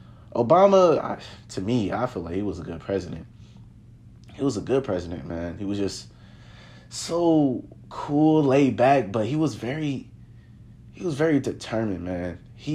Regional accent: Ohio, United States; Guys, I'm from Ohio. It's been snowing like crazy, y'all.

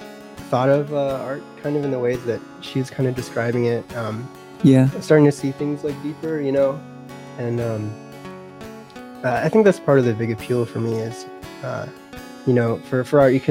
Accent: California, United States; But I was born in the Bay Area and lived there most of my life.

